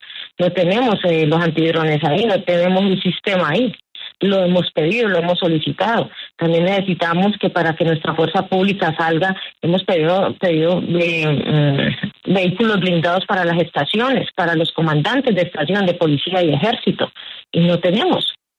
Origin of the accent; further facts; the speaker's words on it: Colombia; lo digo como colombiana